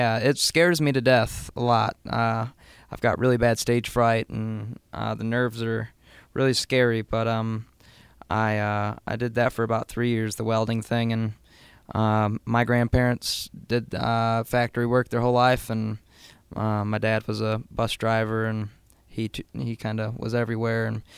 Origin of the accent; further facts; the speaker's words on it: Otsego, Michigan, United States; from Otsego, Kalamazoo area.